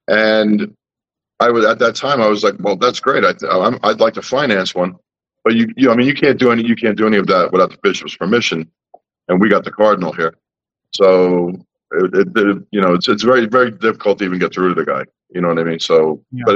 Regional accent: New York City, New York, United States; I was born and raised in New York City.

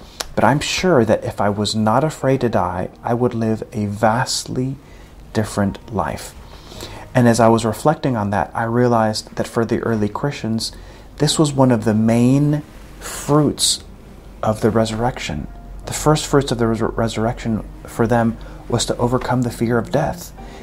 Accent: El Salvador; So I'm from El Salvador, and over there is a little bit of violence.

